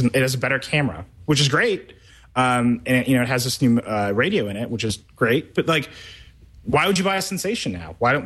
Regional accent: Racine, Wisconsin, United States; my hometown newspaper in Racine, Wisconsin is not running Twitter stories. It's not. It's a little different there.

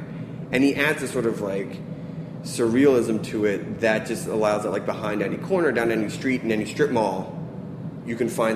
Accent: East Coast, United States; growing up in the East Coast

